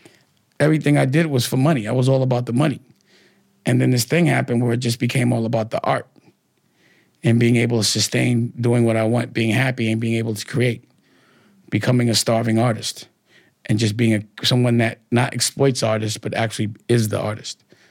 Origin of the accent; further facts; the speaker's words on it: Harlem, New York, United States; I'm from Harlem. It's just a Harlem thing.